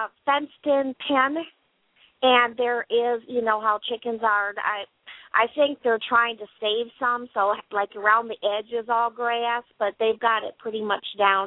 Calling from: Indiana, United States; I'm calling from Indiana.

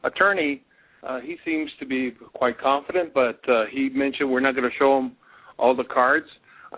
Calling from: California, United States; in California.

